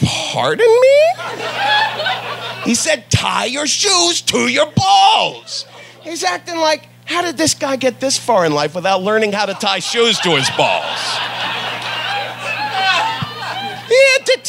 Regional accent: Ohio, United States; Plus, I'm from Ohio and I didn't know how to say no.

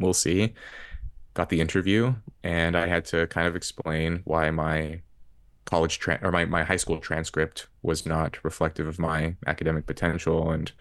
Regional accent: Red Bluff, California, United States; Whereas where I grew up in Red Bluff, I mentioned these five close friends I had, none of us were raised by both of our birth parents.

